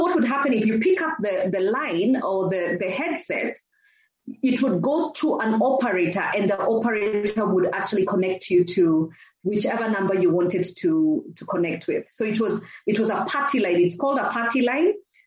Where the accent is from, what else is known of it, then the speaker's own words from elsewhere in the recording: Nairobi, Kenya; Oh, I was born in Nairobi, Kenya, in Utawala, the Utawala area. If you know Embakasi, I'm a Utawala chick. That's where I was born and bred, born and raised.